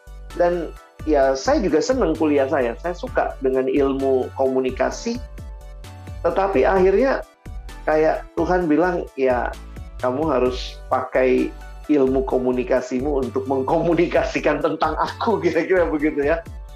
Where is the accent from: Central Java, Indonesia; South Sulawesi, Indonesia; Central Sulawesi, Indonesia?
South Sulawesi, Indonesia; Makassar; Dan saya anak daerah, saya dari Makassar